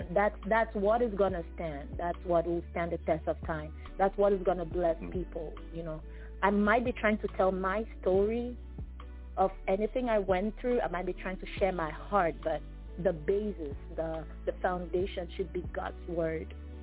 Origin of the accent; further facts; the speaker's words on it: Cameroon; I come from the English part. But I mostly grew up in the French part, so I speak French and English.